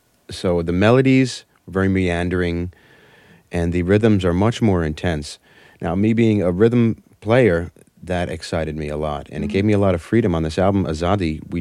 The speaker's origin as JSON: {"language": "English", "country": "United States", "tie": "born or raised there", "said": "The rhythms that we grew up with here in the States are very much straightforward."}